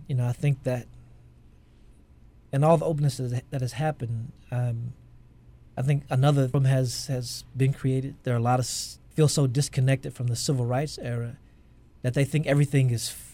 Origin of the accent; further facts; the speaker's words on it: Kentucky, United States; But they're surprised that I'm from Kentucky and that I have a family here